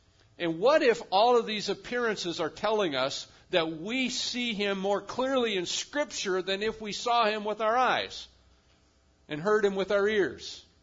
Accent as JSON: {"language": "English", "country": "United States", "said": "In some sense, we are more American than Christian today."}